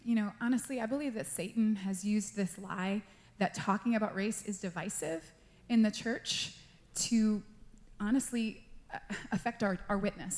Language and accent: English; New York, United States; and especially I was raised in New York with the colorblind mentality